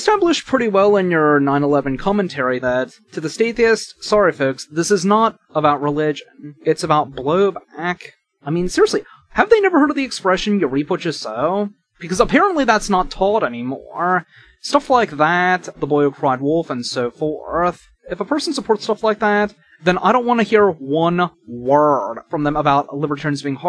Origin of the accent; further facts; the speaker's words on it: Maryland, United States; welcome to my home state of Maryland.